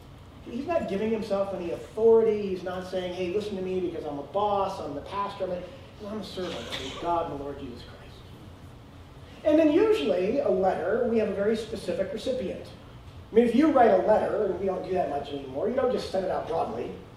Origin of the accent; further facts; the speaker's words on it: Colorado, United States; So I grew up in Colorado. We moved here when I was like 6 years old. And loved the Broncos.